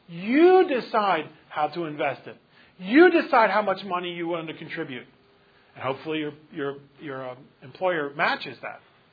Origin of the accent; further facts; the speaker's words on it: Philadelphia, Pennsylvania, United States; moved away; He's from Philadelphia. I'm from Philadelphia. We're Italians, Goombas. You ever been to Philadelphia? You're not missing anything. Okay, but anyway, he moved out, I moved out